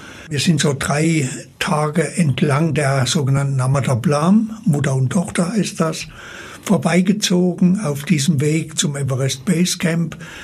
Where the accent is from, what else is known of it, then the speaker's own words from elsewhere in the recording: Zella-Mehlis, Thuringia, Germany; Ich komme aus Zell-Amelis, Südthüringen, da wo manche Urlaub machen. Da bin ich zu Hause, bin ich geboren und nach dem Berufsleben dort wieder zurückgekehrt.